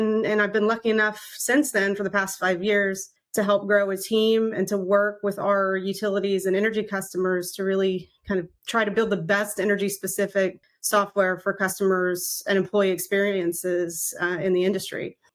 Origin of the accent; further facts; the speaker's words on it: Texas, United States; I'm here coming live from Austin, Texas right now. It's where I live. I grew up in Texas